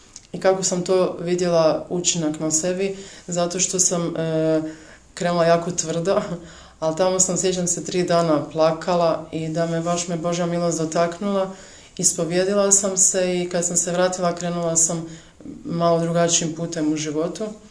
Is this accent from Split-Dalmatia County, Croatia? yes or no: no; Zagreb, Zagreb County, Croatia; Rođena sam u Zagrebu 1985. godine, gdje sam završila i osnovnu i srednju školu